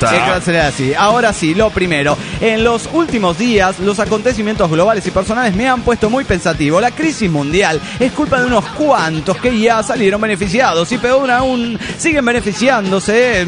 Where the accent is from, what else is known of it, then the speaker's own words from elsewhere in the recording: Guadalajara, Jalisco, Mexico; sigue diciendo que soy de Jalapa, pero soy tapatío